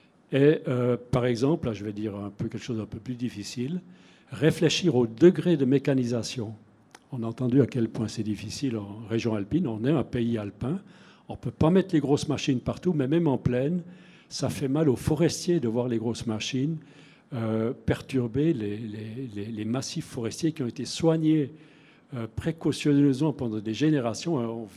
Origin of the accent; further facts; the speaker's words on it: Bern, Switzerland; Je suis de l'Emmental, on avait vraiment une belle tradition.